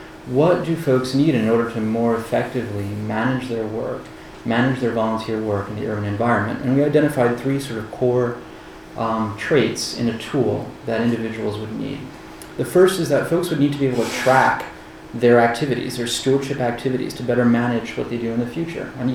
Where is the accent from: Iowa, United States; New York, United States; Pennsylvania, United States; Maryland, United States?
New York, United States; It's sort of part of being a New Yorker.